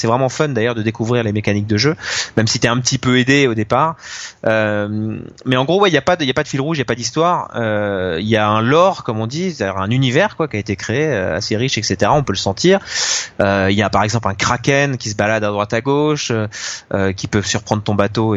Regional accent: France; c'était quelque chose qu'on regardait presque avec un peu de fierté aussi parce qu'on est français.

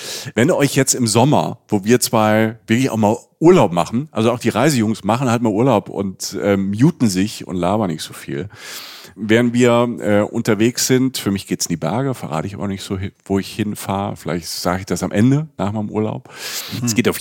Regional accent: Rhineland-Palatinate, Germany; Ich komme aus der Pfalz

